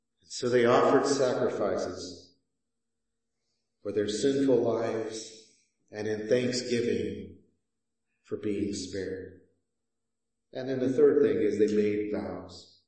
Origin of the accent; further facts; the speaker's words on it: Texas, United States; I come from Texas, and there was a slogan that said, don't mess with Texas.